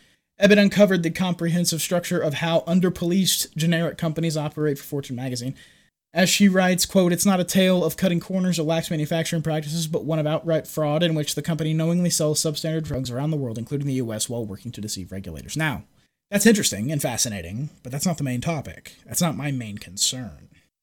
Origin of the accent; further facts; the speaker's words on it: Texas, United States; I'm from Texas. I know a lot of people from the Midwest.